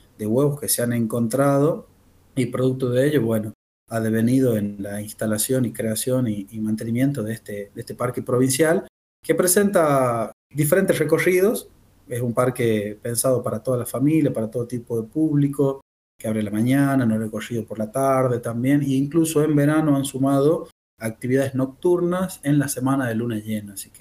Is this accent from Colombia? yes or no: no; La Rioja, Argentina; muy orgullosos como riojanos y argentinos de poder tenerlo